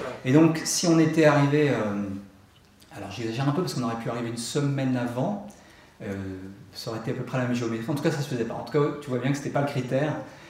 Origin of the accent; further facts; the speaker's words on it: France; parce que je suis français